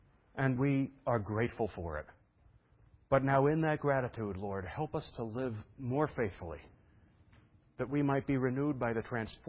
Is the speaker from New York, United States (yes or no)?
yes; Brooklyn, New York, United States; You know, my father owned a bar when I was a kid, so I was raised in Brooklyn.